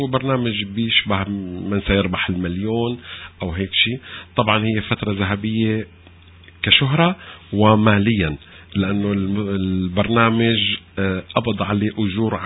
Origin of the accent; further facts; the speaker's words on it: Syria; نحن سوريين ما كنا نفهم غير اللهجة المصرية